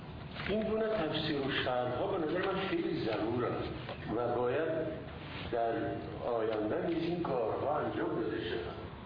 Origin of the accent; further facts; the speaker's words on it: Tajikistan; از تاجیکستان هستم.